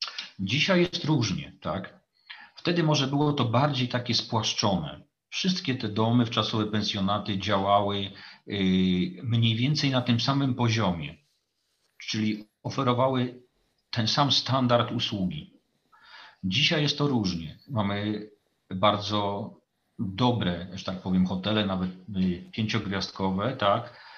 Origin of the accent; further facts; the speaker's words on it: Ustroń, Silesian Voivodeship, Poland; ja mieszkam od urodzenia w tym mieście, oczywiście z pewnymi okresami na studia albo gdzieś na jakąś krótką pracę poza jakby Ustroniem.